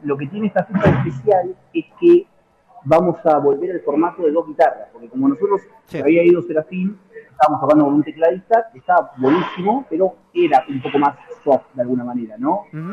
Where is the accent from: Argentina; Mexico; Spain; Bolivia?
Argentina; Moreno, Buenos Aires Province; No, sí, mi ciudad me gusta, pero yo soy de Moreno del Oeste, pero La Plata es como mi ciudad favorita, me parece.